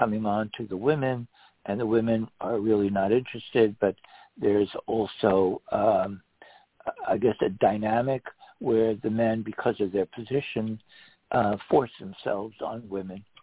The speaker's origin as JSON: {"language": "English", "country": "Israel", "said": "I come from Israel, and it was outlawed there as well."}